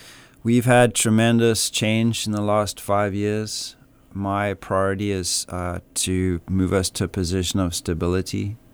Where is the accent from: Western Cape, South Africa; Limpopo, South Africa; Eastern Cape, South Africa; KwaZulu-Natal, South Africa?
Eastern Cape, South Africa; East London; Well, I was born and raised in South Africa, in the town called East London, which is in the southeast coast.